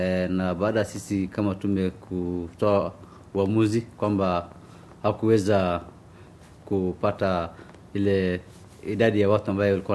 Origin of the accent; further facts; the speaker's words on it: Kenya; Na kama Wakenya, kama Mkenya, mimi nilikuwa nasikia mbaya